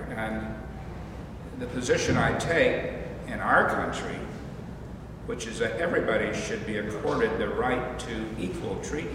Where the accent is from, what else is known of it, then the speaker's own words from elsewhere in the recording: Leesville, Louisiana, United States; born there; I was born in the Deep South, Leesville, Louisiana, in 1939.